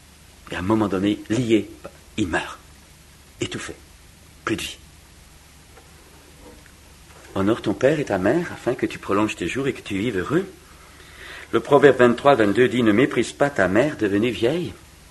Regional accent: France; chez nous en France...

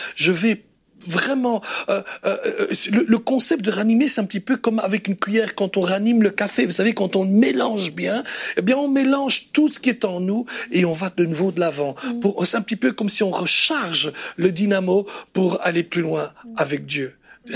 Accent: Belgium; now in Switzerland; Je suis belge pour Sylvie qui en effet pose un peu plus tôt la question. Je suis belge mais j'habite en Suisse.

